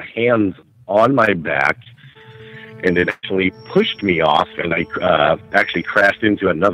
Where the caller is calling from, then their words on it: Washington, United States; from Washington State.